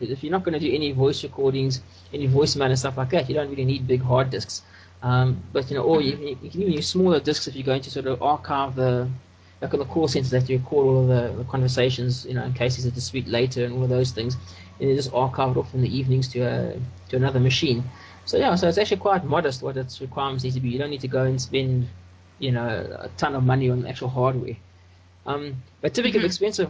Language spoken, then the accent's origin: English; South Africa; I'm from South Africa, and I'm an open source developer and solution provider.